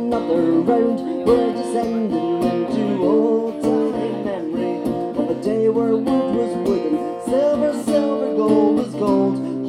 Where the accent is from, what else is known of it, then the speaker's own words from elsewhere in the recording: Glasgow, Scotland, United Kingdom; I'm from Glasgow in Scotland.